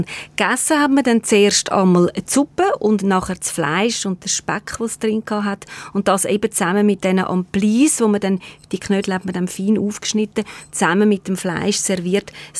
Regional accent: Zurich, Switzerland; Ist klar, als Zürcherin ist natürlich jetzt die rätoromanische Küche nicht das, was ich alltag mache.

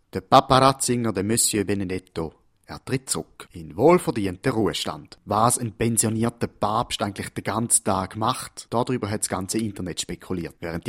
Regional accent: Switzerland; Was die diesjährige Ski-WM in Schladming angeht, gibt es für uns Schweizer eh nichts zu gewinnen

